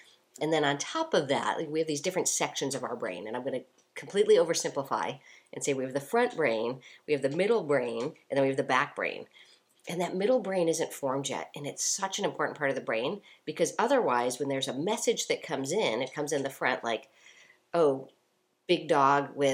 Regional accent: Chicago, Illinois, United States; accent: Chicago; my Chicago accent messing up a lot of words

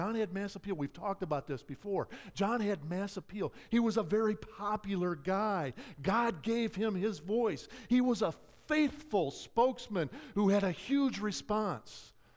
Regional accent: Wasco, California, United States; I mentioned that I'm from Wasco

